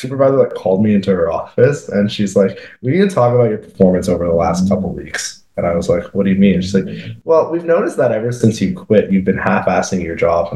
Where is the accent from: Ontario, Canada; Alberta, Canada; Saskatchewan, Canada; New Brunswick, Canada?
Ontario, Canada; Toronto; Like we're from Toronto